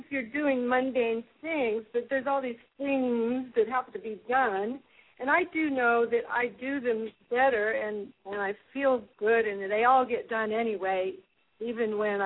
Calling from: Ashland, Oregon, United States; from Ashland, Oregon.

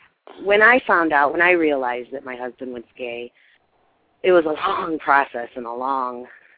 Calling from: Michigan, United States; I'm calling from Michigan.

